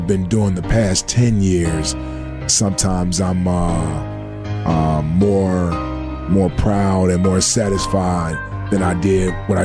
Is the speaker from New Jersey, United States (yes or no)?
no; Jacksonville, North Carolina, United States; born there; Jacksonville, North Carolina. My father was in the Marines, so I was born on the Naval Base Camp Lejeune in Jacksonville, North Carolina.